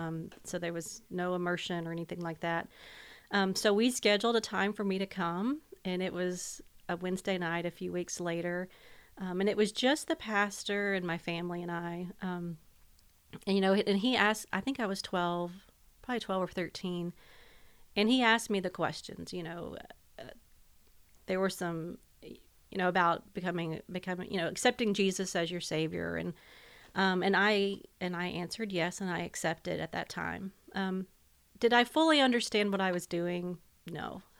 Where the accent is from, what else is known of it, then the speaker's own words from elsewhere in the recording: Murfreesboro, Tennessee, United States; I grew up here in Murfreesboro.